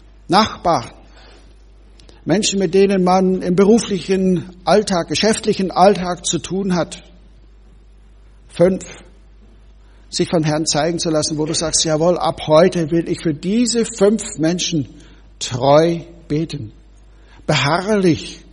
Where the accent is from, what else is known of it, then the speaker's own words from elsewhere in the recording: Bad Tölz, Bavaria, Germany; Ich bin in Bayern aufgewachsen. Bad Tölz, südlich daneben.